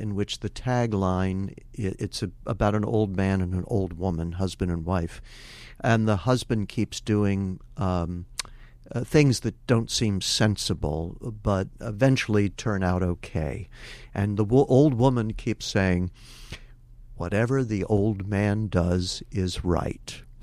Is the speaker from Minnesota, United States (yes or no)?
no; Maryland, United States; I grew up in the Maryland suburbs of Washington, D.C.